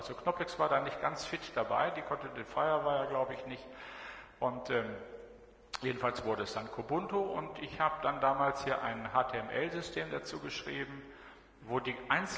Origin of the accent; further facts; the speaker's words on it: North Rhine-Westphalia, Germany; ich komme aus Nordrhein-Westfalen